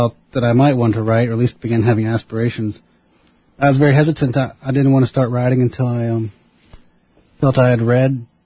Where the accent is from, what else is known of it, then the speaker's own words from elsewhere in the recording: Texas, United States; also born or lived in Massachusetts / Vermont / Washington D.C. / San Francisco; now in Oregon, United States; Yeah, I moved here to Oregon 10 years ago. I'm from Texas. I grew up in the South, but I've lived in a lot of places.